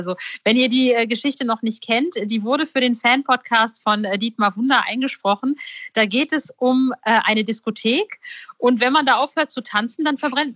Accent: North Rhine-Westphalia, Germany; Thomas ist nämlich aus meiner Ecke, wo ich herkomme, aus der Nähe von Bielefeld.

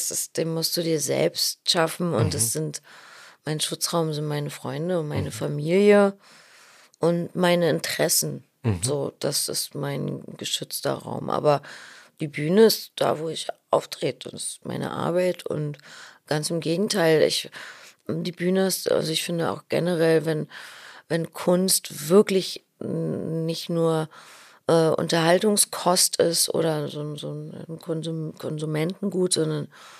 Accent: Berlin, Germany; Was ich aber auch gleichzeitig als Berliner natürlich auch doch trotzdem ein Stück weit nachfühlen kann

